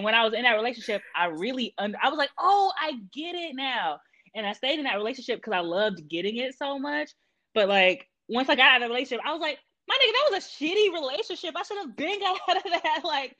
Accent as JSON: {"language": "English", "region": "the South", "country": "United States", "said": "I know how, like, I'm from the South."}